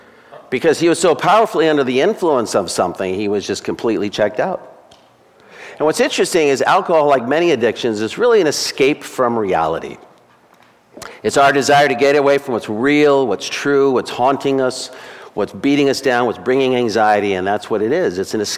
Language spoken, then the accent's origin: English; Arizona, United States; When I was growing up, I grew up in Arizona, and it gets pretty hot in Arizona.